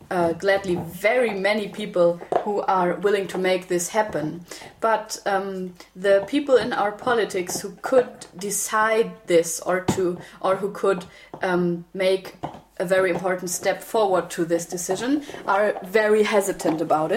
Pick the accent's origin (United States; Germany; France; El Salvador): Germany; English is a second language; Because I'm from Germany